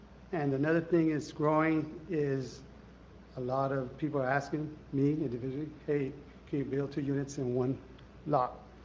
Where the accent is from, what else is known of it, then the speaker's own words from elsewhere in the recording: Othello, Washington, United States; I've been a resident since I was born in Othello.